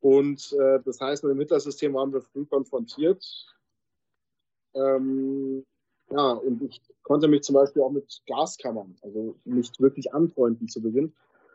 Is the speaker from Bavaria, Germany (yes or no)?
yes; Munich, Bavaria, Germany; Also meine Kindheit hat sich in München abgespielt.